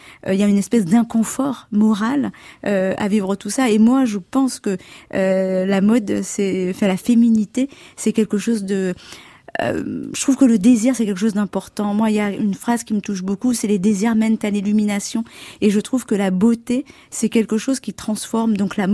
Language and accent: French; Comoros; born there; moi, je suis née aux Comores